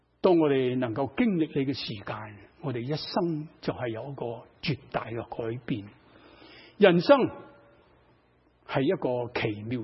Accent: China; 我们中国人说好日子，其实今日就是最好的日子

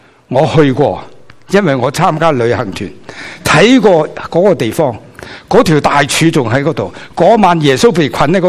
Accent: Guangdong, China; accent: Cantonese; 一对出来呢就是我们广东话来的，那个字就是我们用的说话

